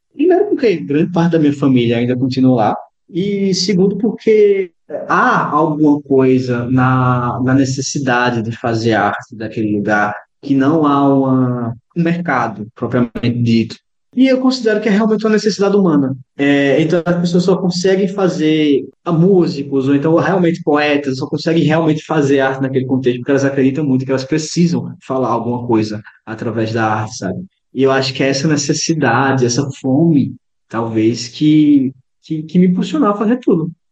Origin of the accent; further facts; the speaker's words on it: São José do Egito, Pernambuco, Brazil; eu sou do interior de Pernambuco, uma cidade que se chama São José do Egito. Ela é no alto do sertão do Pajeú, e é uma cidade muito pequena, né? Uma cidade que tem 30, 35 mil habitantes, assim.